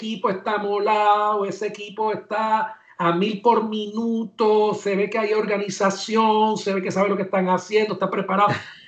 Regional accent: Río Piedras, Puerto Rico; Y como decimos en Río Piedra

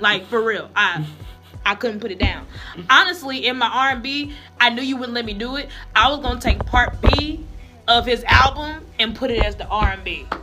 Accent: St. Louis, Missouri, United States; We're from St. Louis, y'all. We can't talk.

